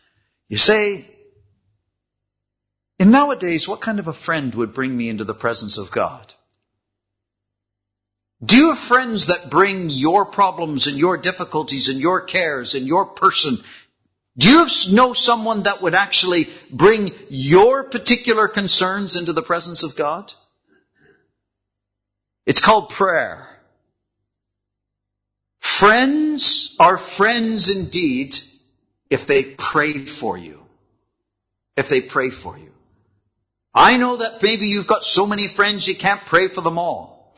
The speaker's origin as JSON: {"language": "English", "country": "Canada", "said": "I know, I'm Canadian."}